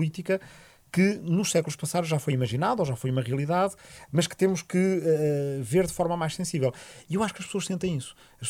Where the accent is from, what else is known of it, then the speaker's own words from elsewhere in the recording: Portugal; na nossa infância e adolescência em Portugal.